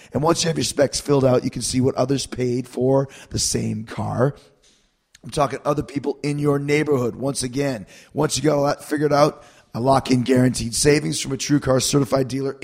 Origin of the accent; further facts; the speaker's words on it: Canada; moving to Vancouver, Canada, my home country.